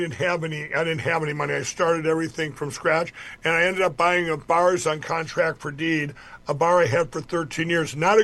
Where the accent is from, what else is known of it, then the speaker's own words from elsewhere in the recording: Chaska, Minnesota, United States; also born or lived in Mankato, United States; I was born in Mankato, Minnesota, but my mom and dad divorced. Divorces weren't common. I was 7 years old. I got moved to Chaska.